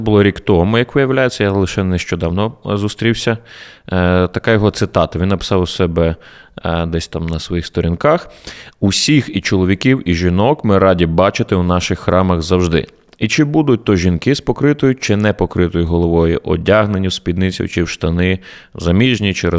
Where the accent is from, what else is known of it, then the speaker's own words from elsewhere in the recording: Volyn Oblast, Ukraine; Так, я з Волині, хто не знав.